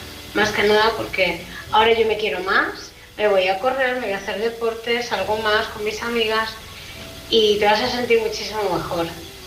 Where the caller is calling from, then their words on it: Alicante, Valencian Community, Spain; de Alicante. Nada, he salido un momentito, que estoy trabajando.